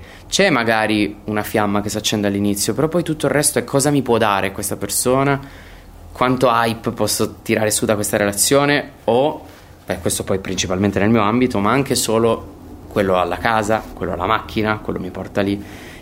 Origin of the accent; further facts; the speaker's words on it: Turin, Piedmont, Italy; Siamo torinesi, ma tutti del sud